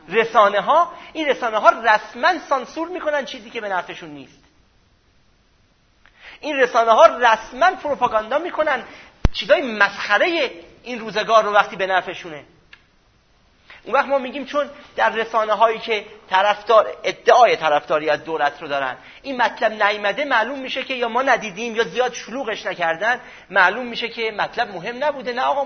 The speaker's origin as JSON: {"language": "Persian", "country": "Iran", "said": "من به عنوان یک ایرانی"}